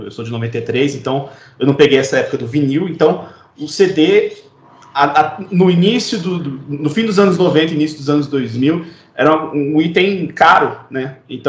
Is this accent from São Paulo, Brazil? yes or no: no; Uberlândia, Minas Gerais, Brazil; eu sou de Uberlândia, em Minas, uma cidade que ok, é uma cidade média e tal, mas não é uma coisa tão assim. Não é um celeiro cultural, né? Não é uma coisa que tinha tantos eventos e tal rolando.